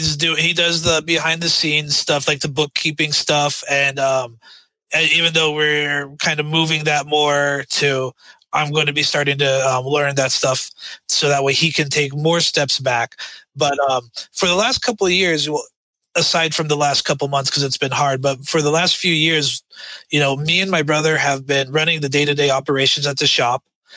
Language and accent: English; Oregon, United States; also born or lived in California; We grew up in Oregon. We were born in California, but we grew up in Oregon and the rest of our family was in California.